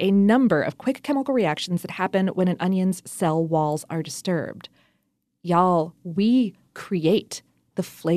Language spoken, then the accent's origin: English; Ohio, United States; also born or lived in Florida; Yeah, I'm from Ohio and Florida.